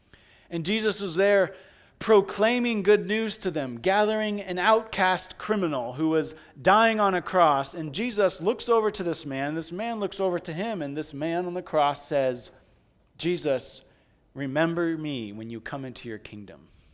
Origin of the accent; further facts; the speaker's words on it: California, United States; I grew up in California.